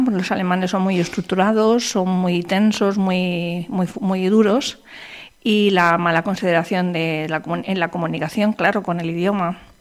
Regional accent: Madrid, Community of Madrid, Spain; born there; Yo en mi caso soy madrileña de nacimiento, pero en mi caso mis padres, sobre todo mi padre, era de nacimiento extremeño y era un inmigrante

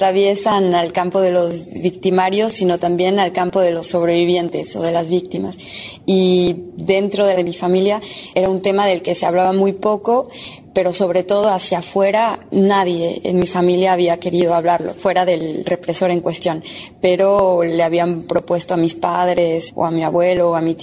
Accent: Chile; yo formo parte del colectivo como chilena.

